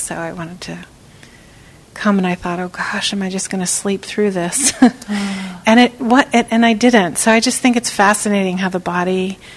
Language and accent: English; East Coast, United States; I'm from the East Coast, yeah. And I was up at East Coast time, 3 a.m.